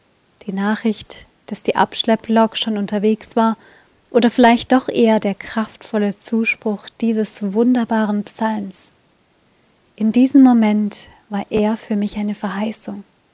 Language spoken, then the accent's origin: German; Germany; Ich denke bei diesen Worten an die Auen der Elbe in meiner Heimat